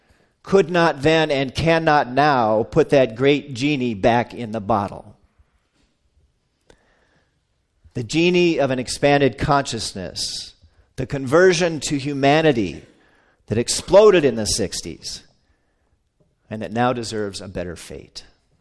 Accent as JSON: {"language": "English", "town": "St. Paul", "region": "Minnesota", "country": "United States", "tie": "born or raised there", "said": "I was out with my dad on a Saturday afternoon in my hometown of St. Paul"}